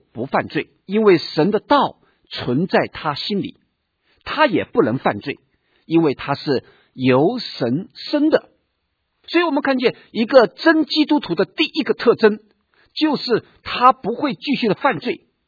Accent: China; 我们中国人有一句话说，龙生龙，凤生凤，老鼠生的儿子会打洞。

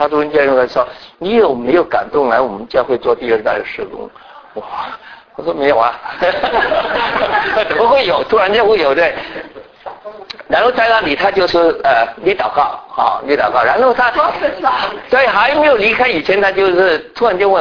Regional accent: Fujian, China; 我说我应该是懂得就是台湾话，因为我是福建人。他也不知道我是福建人嘛

